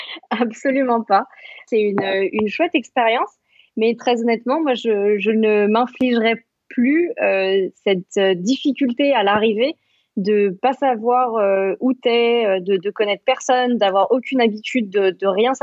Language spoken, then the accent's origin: French; France; now in Kuwait; c'est mon pays et j'appartiens à cette culture, quoi. J'ai grandi en France et voilà, je ne veux pas aller dans un autre pays le jour où je quitterai le Koweït.